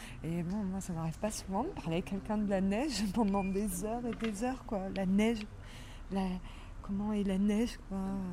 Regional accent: Digne-les-Bains, Provence-Alpes-Côte d'Azur, France; Puis je disais d'où je venais, moi, de Digne-les-Bains.

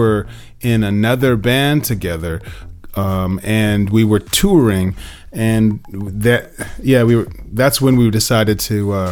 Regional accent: California, United States; I grew up in an African American community in California, but I am European American, so.

